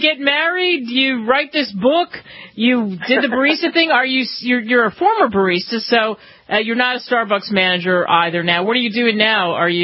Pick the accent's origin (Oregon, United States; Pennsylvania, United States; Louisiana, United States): Pennsylvania, United States; I grew up outside of Philly. I'm all about coffee.